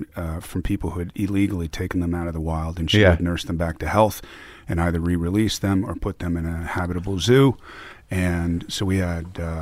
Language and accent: English; Templeton, California, United States; Yeah, I grew up in Templeton, California.